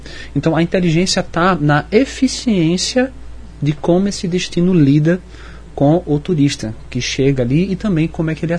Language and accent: Portuguese; Recife, Pernambuco, Brazil; Então, tem alguns, Recife, minha terra, né?